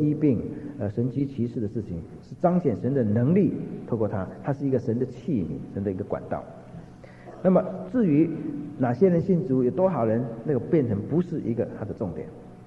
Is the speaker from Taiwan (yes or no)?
no; Xiamen, Fujian, China; 那是1989年去厦门，我的家乡，那么待了一个礼拜，住在我阿姨家里